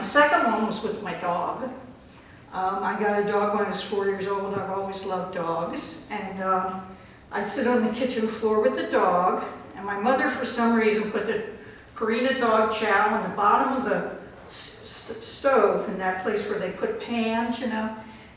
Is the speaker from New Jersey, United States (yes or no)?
no; Washington, District of Columbia, United States; born there; So I was born in Washington, D.C. I was a child of two military parents, both medical people.